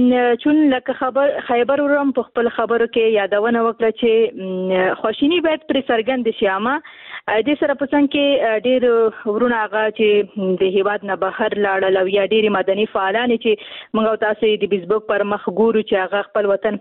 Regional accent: Afghanistan; په افغانستان کې جنگ دی، او تقریبا موږ په جنگ کې پیدا شوي ویو، په جنگ کې را لوی شوی یو

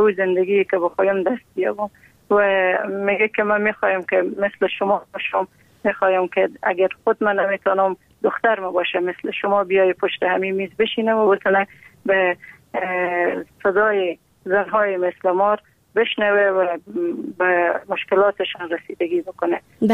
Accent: Afghanistan

